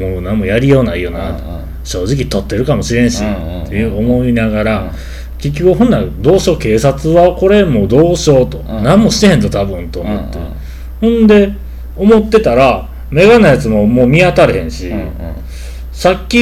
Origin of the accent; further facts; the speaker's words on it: China; Japanese is a second language; 中国人なんですよ習ったん西日本語